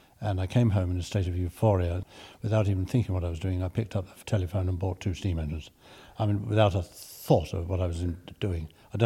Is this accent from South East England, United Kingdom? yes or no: yes; Guildford, South East England, United Kingdom; I got to know the workforce in Guildford Sheds, my hometown.